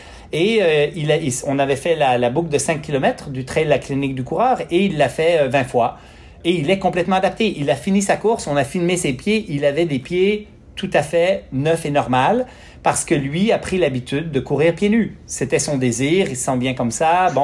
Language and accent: French; Quebec, Canada; Moi, j'ai grandi au Lac-Saint-Jean sur une ferme.